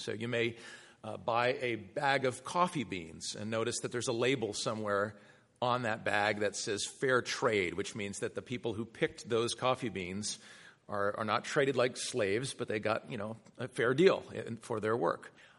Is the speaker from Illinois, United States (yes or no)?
no; Massachusetts, United States; I was considering finding a way to move from Washington State back to my home state of Massachusetts.